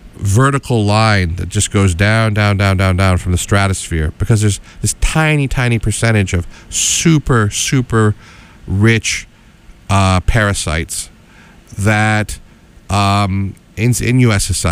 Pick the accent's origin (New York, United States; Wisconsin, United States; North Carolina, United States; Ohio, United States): New York, United States; Schenectady; where I grew up in Schenectady